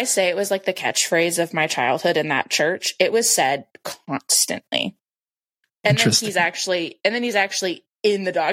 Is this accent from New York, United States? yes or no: no; Washington, United States; because I grew up in Washington, which I think people on the podcast already know that.